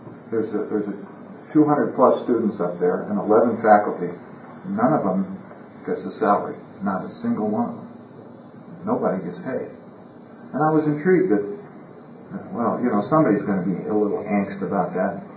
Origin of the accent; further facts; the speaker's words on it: Iowa, United States; born there; And I was born in Iowa.